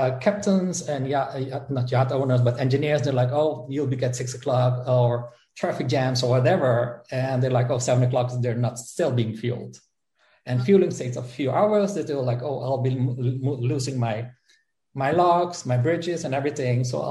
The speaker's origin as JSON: {"language": "English", "town": "Amsterdam", "region": "North Holland", "country": "Netherlands", "second_language": "English", "said": "Because they know I'm the Dutch guy in that respect. And yeah, I'm from Amsterdam."}